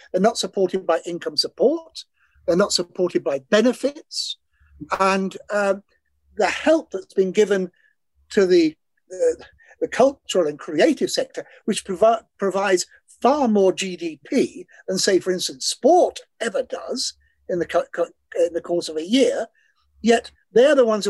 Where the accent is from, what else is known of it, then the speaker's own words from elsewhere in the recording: Ireland; Thank God, I'm Irish. I can get my Irish passport. I can work in the EU.